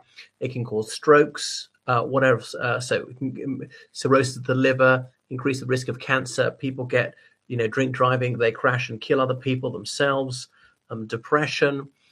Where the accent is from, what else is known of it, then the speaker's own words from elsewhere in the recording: Ireland; from Ireland.